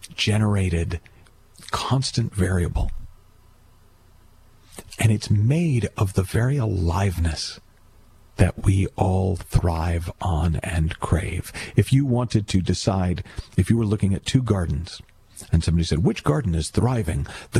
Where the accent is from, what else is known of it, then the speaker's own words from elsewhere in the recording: Boston, Massachusetts, United States; And I was from Boston, so I'm going to get wicked smart.